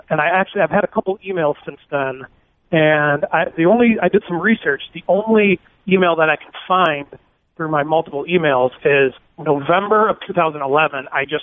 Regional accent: Michigan, United States; also born or lived in Florida; So I lived in Florida. … from Michigan. I lived in Florida around 2011

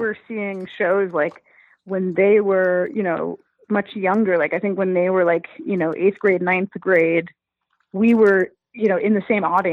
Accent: Brooklyn, New York, United States; and like, I'm a Jew from Brooklyn. What do I know about redneck?

